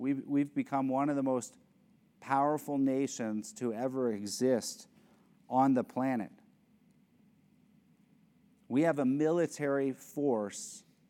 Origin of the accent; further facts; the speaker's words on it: United States; I am extremely thankful that I was born in America, that I grew up in America